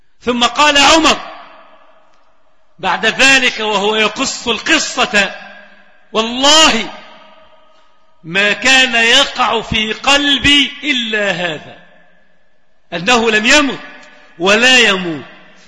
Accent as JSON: {"language": "Arabic", "country": "Egypt", "said": "لكن عندنا في مصر انفصل الصغار عن الكبار"}